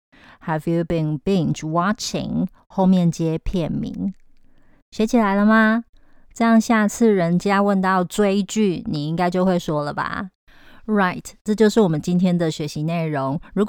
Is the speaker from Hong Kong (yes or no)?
no; Taiwan; 因为这是身为台湾人的优势，我们有两个年可以过